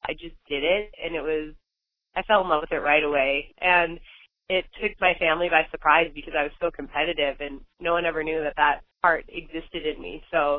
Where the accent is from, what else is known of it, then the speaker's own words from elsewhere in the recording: New York City, New York, United States; born there; that was really special to me because I was born in New York City, and it was just like a full circle moment for me coming back